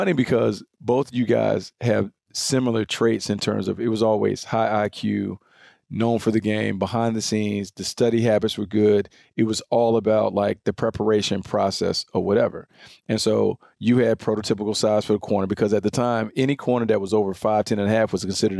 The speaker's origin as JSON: {"language": "English", "region": "the South", "country": "United States", "said": "So, but you guys know I'm from the South."}